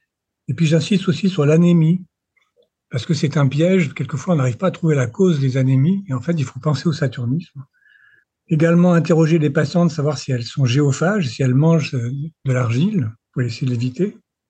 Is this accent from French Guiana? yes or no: yes; French Guiana; c'est également le cas chez nous en Guyane